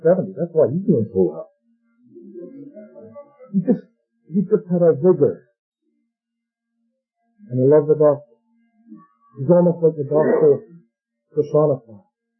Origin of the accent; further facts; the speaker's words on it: Charlottetown, Prince Edward Island, Canada; I'm from Charlottetown, which is the biggest.